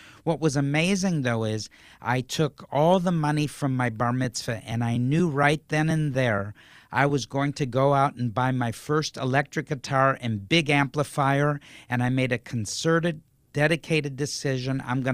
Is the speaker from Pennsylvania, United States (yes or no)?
no; Detroit, Michigan, United States; and I was living and growing up in Detroit, the home of Motown, soul music.